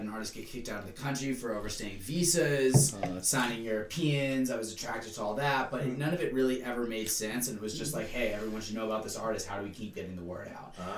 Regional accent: Florida, United States; I'm from Florida. I did not know Brent in Florida.

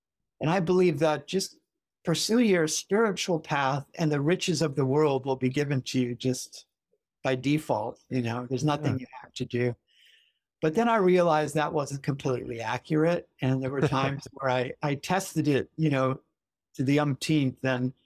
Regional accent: Santa Monica, California, United States; born there; also born or lived in Santa Barbara; I was born in Santa Monica, just down the highway.

